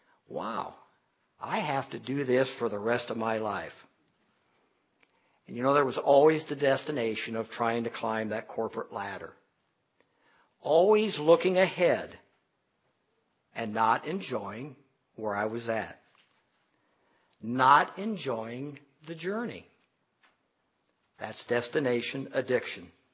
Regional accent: Sugar Creek, United States; I remember as a young boy, I grew up in Sugar Creek, and I rode my bicycle all over Sugar Creek.

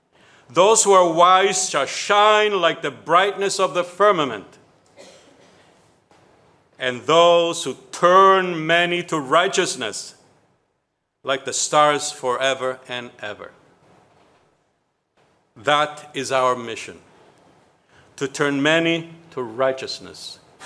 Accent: Italy; now in Canada; When I was growing up in Italy, I was taught the false commandments. I had to go to Canada

